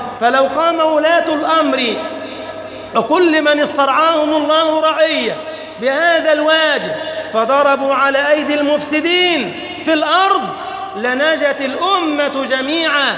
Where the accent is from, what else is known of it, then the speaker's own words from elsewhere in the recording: Egypt; اللهم اجعل بلدنا مصر سخاء رخاء وسائر بلاد المسلمين